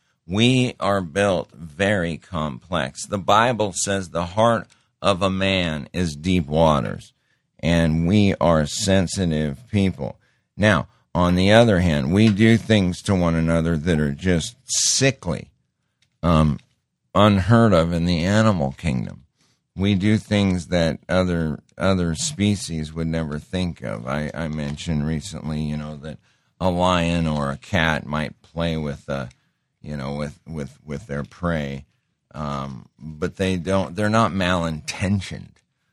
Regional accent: Montana, United States; And I grew up in Montana with five reservations right around us.

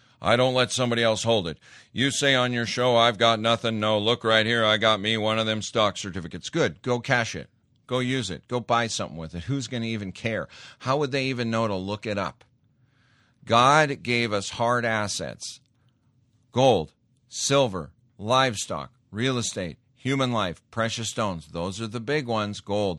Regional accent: Montana, United States; I grew up in Montana. I've seen poachers.

